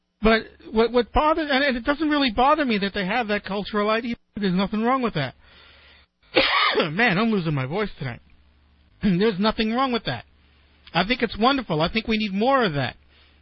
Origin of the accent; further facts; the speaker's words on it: New York City, New York, United States; And I grew up in Brooklyn. I grew up in New York City.